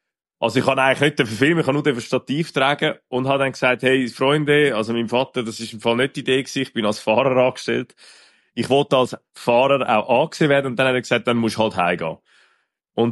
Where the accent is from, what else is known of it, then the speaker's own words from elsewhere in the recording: Gockhausen, Zurich, Switzerland; Also, ich bin aufgewachsen in Gokhusen mit einer Schwester und zwei wundervollen Eltern.